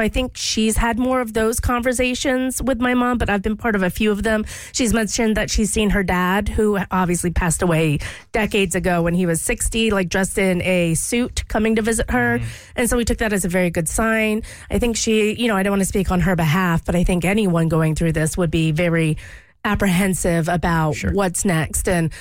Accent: Louisiana, United States; I'm from Louisiana. I grew up there

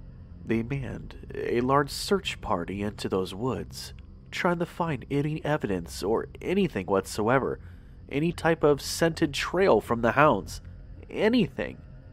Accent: Arkansas, United States; Growing up in Arkansas, we have plenty of myths and legends of our own, despite anywhere else around the U.S.

